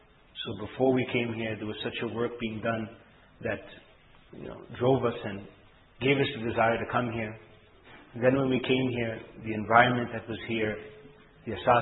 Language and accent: English; New York, United States; Being from a foreign country, foreign from here, and growing up in New York